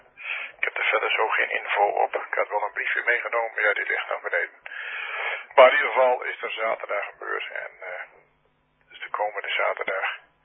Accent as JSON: {"language": "Dutch", "region": "Drenthe", "country": "Netherlands", "said": "Ja, ik kom niet uit Ogeveen, hoor. Maar uit in de buurt van Hassen."}